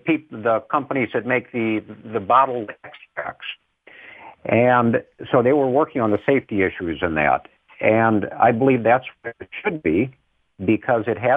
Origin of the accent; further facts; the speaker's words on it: Minnesota, United States; I'm a Minnesotan, so I say kratom.